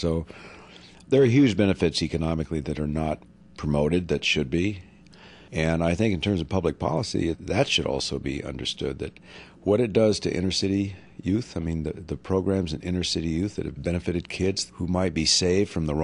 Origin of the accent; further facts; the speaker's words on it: California, United States; I'm a Californian, I'm a native Californian